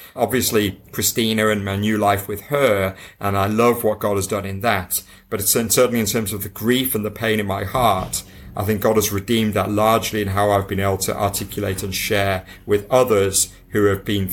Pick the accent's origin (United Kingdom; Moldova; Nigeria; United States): United Kingdom; You know, I'm British. We have a stiff upper lip.